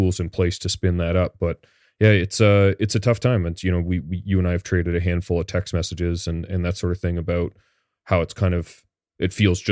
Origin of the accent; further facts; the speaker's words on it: Canada; it feels, incongruous with like growing up as a Canadian, what you learn about, you know, the foundational elements of the states